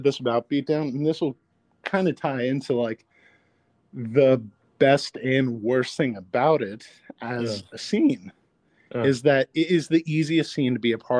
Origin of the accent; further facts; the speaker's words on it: Georgia, United States; I've seen metalcore bands, like Christian metalcore bands growing up in Georgia